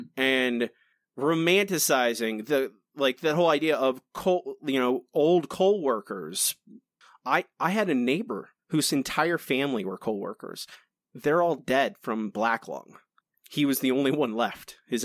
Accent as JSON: {"language": "English", "region": "Florida", "country": "United States", "tie": "born or raised there", "said": "I grew up in rural Florida in a place that is not too unlike Woodstock, Alabama."}